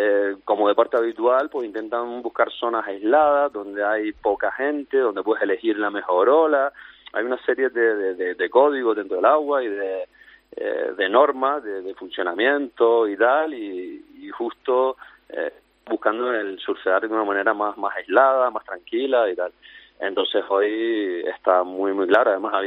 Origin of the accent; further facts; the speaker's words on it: Las Palmas de Gran Canaria, Canary Islands, Spain; Somos de Las Palmas de Gran Canaria.